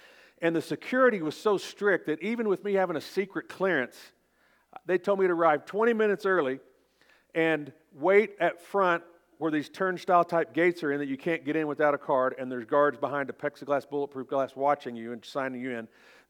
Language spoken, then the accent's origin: English; Oklahoma, United States; So I'm from Oklahoma, I keep it easy.